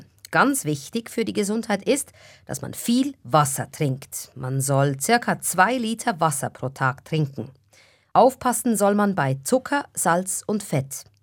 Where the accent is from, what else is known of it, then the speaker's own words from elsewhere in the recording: Switzerland; Bei uns in der Schweiz ist es weit verbreitet, dass man morgens ein Gipfeli isst und einen Kaffee trinkt.